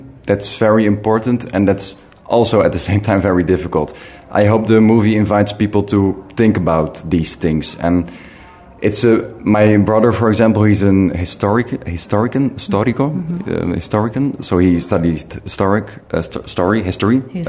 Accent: Netherlands; I was raised up in the Netherlands. I'm Belgian because my whole family is Belgian.

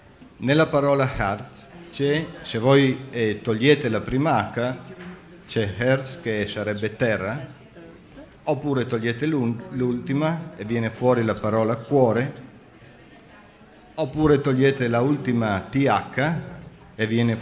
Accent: Friuli-Venezia Giulia, Italy; E io sono friulano di origine, perciò per me il focolare ha un significato particolare.

